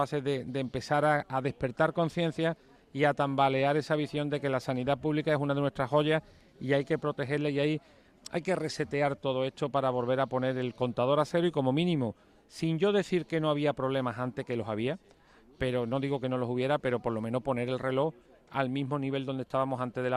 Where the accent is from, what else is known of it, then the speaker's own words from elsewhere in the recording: La Rinconada, Andalusia, Spain; soy alcalde de mi pueblo, de La Rinconada